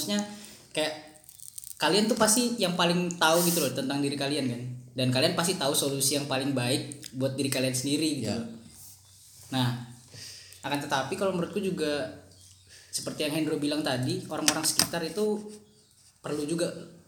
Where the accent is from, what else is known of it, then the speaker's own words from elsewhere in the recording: Papua, Indonesia; Saya orang Papua sebenarnya.